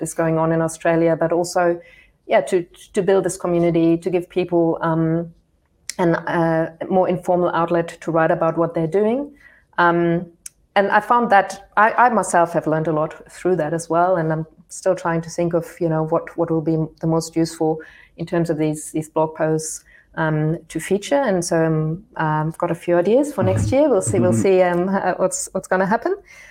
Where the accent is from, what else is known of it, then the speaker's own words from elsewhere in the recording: Germany; English is a second language; I mean, so I grew up in Germany, and as a teenager, I still remember one of the very few ways in which I could encounter English language was actually through television.